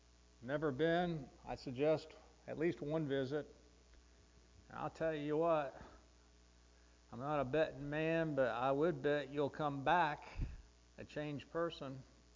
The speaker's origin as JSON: {"language": "English", "country": "United States", "tie": "born there", "said": "I thank God I was born in America."}